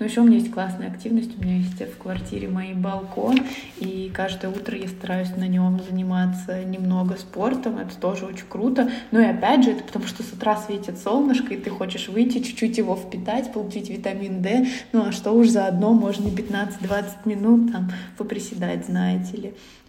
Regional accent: Voronezh, Voronezh Oblast, Russia; Ну, я вот из Воронежа, у нас город такой же, условно, 1 000 000 человек

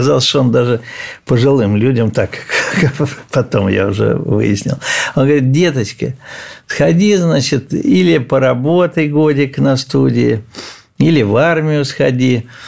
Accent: Saint Petersburg, Russia; мой родной город Ленинград, Петербург, поэтому все многое связано с ним.

